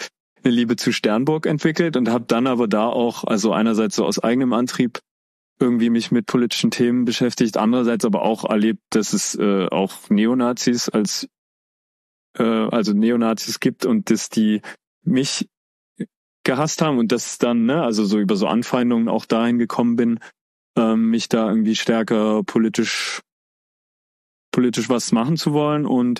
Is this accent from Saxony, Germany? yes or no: yes; Dresden, Saxony, Germany; Ich bin in Dresden aufgewachsen